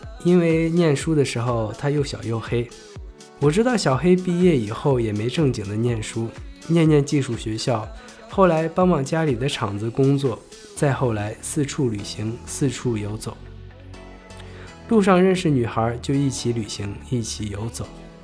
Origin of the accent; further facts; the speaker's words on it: Xinxiang, Henan, China; 那是一年夏天，我和这个姑娘在我的家乡小城新乡